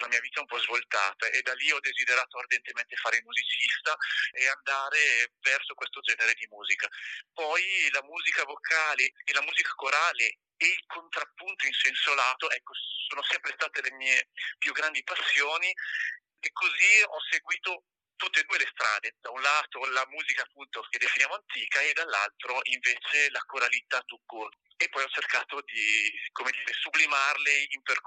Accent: Cremona, Lombardy, Italy; sono di Cremona, sono nato a Cremona. Quando ero bimbo cantavo nelle voci bianche della cattedrale

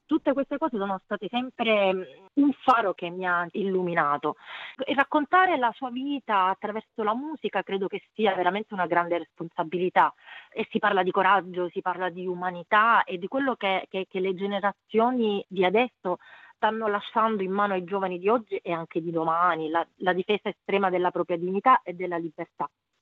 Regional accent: Sicily, Italy; racconto la mia Sicilia, la mia terra

